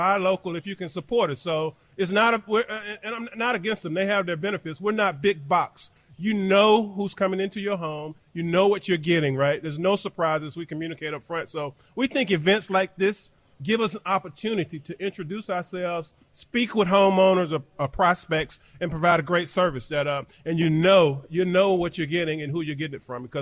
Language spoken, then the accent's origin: English; Jackson, Mississippi, United States; So I grew up here in Jackson, right? So I've been in Mississippi my whole life.